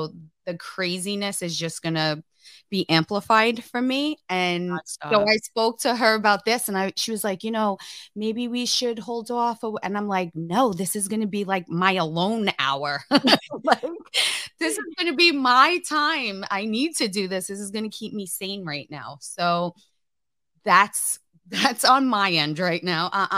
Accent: New York, United States; now in Missouri, United States; so I'm from New York and I live in Missouri now.

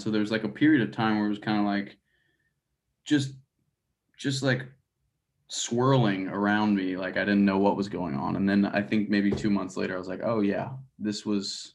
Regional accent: Atlanta, Georgia, United States; I think Nashville or Atlanta, where I grew up around Atlanta, that is either of those shows are my favorite to play at this point in my career.

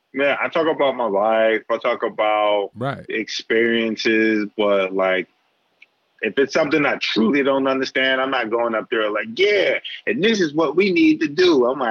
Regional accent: Philadelphia, Pennsylvania, United States; I grew up in Philly, bounced around Philly, and like, I didn't eat sushi until I got to New York. I didn't taste sushi to 26 years old.

